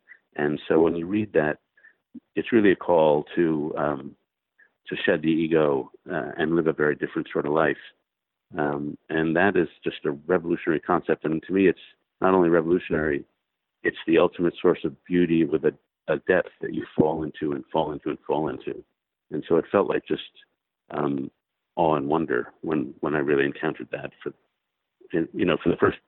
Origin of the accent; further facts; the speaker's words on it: New York City, New York, United States; now in Washington, United States; I grew up in New York City and live in Washington.